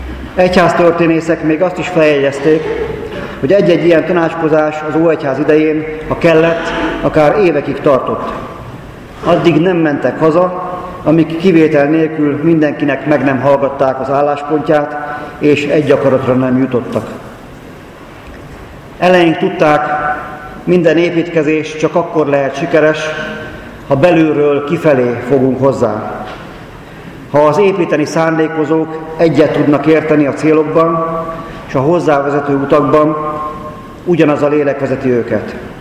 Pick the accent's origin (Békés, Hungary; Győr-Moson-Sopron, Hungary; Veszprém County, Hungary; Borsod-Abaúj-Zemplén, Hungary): Veszprém County, Hungary; Pápa; born there; szülővárosomban pápám, ugyan természetes, mégsem magától értetődő.